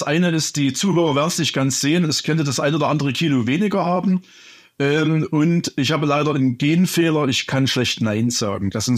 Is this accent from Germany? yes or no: yes; Oberwiesenthal, Saxony, Germany; Ich komme aus dem Erzgebirgskreis und wohne und lebe seit 41 Jahren in Oberwiesenthal.